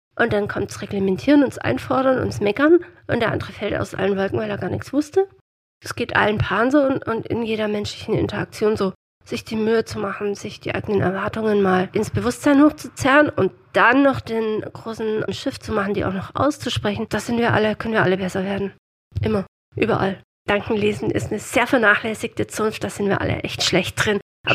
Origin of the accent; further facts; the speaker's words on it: Southern Germany, Germany; Ich komme aus Süddeutschland, ich sag schau mal und dann erkläre ich irgendwas.